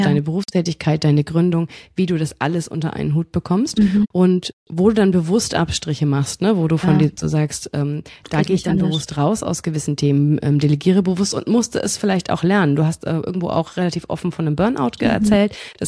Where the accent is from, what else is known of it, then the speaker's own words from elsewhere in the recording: Bamberg, Bavaria, Germany; ich komme aus einer Stadt, aus Bamberg, da war das ganze Thema gar nicht so groß.